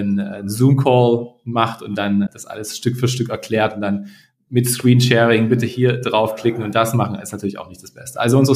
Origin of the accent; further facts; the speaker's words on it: Dresden, Saxony, Germany; moved away as an adult; also born or lived in Heilbronn / Berlin / London; now in Spain; Ich bin in der Nähe von Heilbronn, also ganz in deiner Nähe geboren. Ich bin in Dresden aufgewachsen, habe in Berlin studiert und habe dann 7 Jahre in London gelebt und gearbeitet. War dann 2 Jahre auf Reisen als Digitalnomade in Mittel- und Südamerika mit meiner Partnerin und lebe seit mittlerweile 4 Jahren auf Teneriffa.